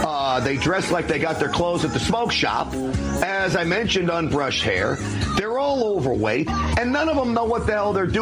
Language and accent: English; Texas, United States; from my home state of Texas, where there were many of these protests.